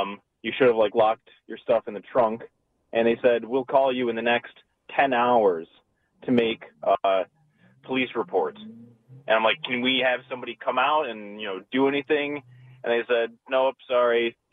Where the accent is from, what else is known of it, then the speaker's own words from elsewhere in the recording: Detroit, Michigan, United States; So we're from the Detroit area, so we're not we understand that crime happens, but even in Detroit, you can park downtown safely.